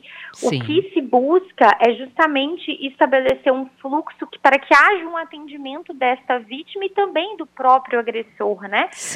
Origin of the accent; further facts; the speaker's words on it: Espírito Santo, Brazil; moved away as an adult; now in Paraná, Brazil; Eu não sou do Paraná, né, Patrícia? Eu sou do Espírito Santo.